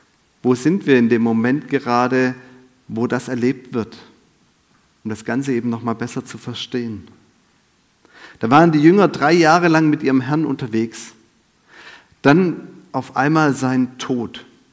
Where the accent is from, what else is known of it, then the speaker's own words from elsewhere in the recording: Baden-Württemberg, Germany; Es gibt als Schwabe so ein Motto: nichts gesagt ist genug gelobt.